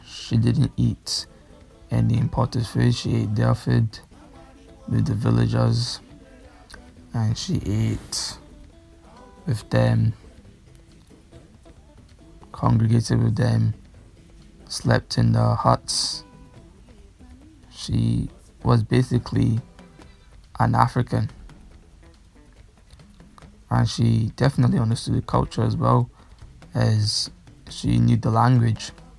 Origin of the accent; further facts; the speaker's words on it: Glasgow, Scotland, United Kingdom; also born or lived in Nigeria; I grew up in Scotland, Glasgow, but I was born in Nigeria. And while growing up in Nigeria, I was very little